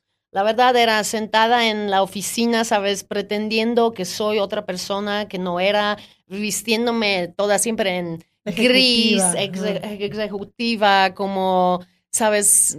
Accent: Poland; Spanish is a second language; Nací en Polonia en unos tiempos de comunismo y cuando era joven y era un momento de escoger qué quiero hacer en la vida

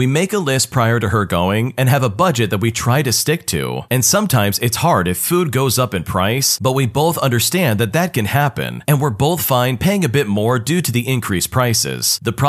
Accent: United States; I'm from the United States

